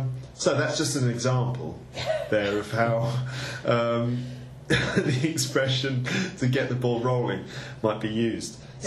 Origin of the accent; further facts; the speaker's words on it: United Kingdom; I'm British, I can't do high fives.